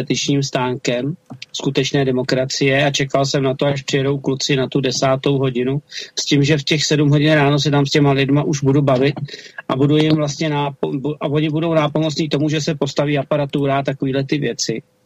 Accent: Prague, Czechia; ačkoliv jsem rodilej Žižkovák, přesto jsem tyhle ty disidenty neviděl

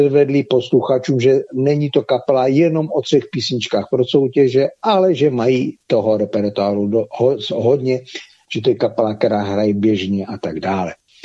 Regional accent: Silesia, Czechia; protože jsem na jiném místě v Praze, ne u nás ve Slezsku rodném.

